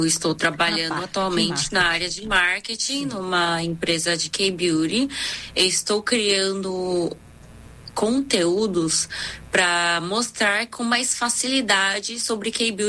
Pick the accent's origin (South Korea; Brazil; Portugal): South Korea; Portuguese is a second language; E eu acredito que eu sou uma dessas raríssimas pessoas que existem aqui na Coreia. E também acaba que eu sou sendo coreana, né?